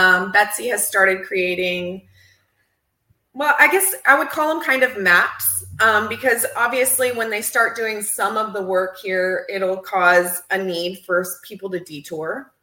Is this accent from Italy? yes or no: yes; Italy; English is a second language; now in United States; So I call it like a European flair because, of course, I moved here from Italy.